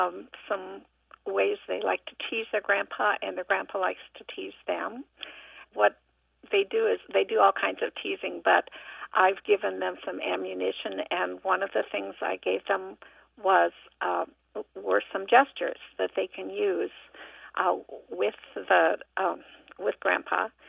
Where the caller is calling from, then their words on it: Milwaukee, Wisconsin, United States; from Milwaukee.